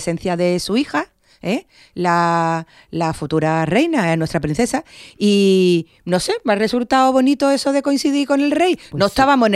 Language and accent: Spanish; El Puerto de Santa María, Andalusia, Spain; me siento muy muy orgullosa como portuense